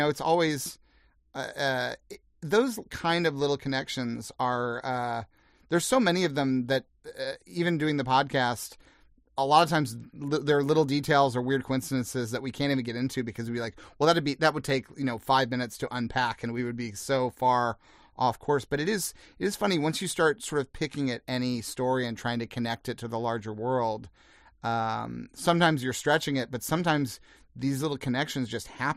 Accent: Jefferson City, Missouri, United States; I mean, I was born in Jefferson City and, I lived there until all through, you know, until I went off to college

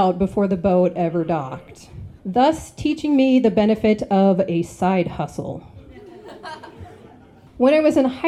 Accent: Wrangell, Alaska, United States; So I grew up in Wrangell in Southeast, and there is a garnet mine near Wrangell.

